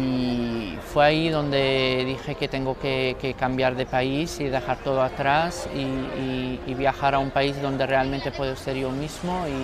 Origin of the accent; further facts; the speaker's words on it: Morocco; Spanish is a second language; soy de Marruecos, tengo 27 años y soy gay.